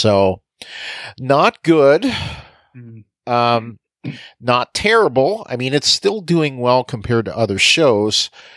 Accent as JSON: {"language": "English", "country": "Canada", "said": "Well, that's okay. I'm from Canada, so I get some funny things as well sometimes."}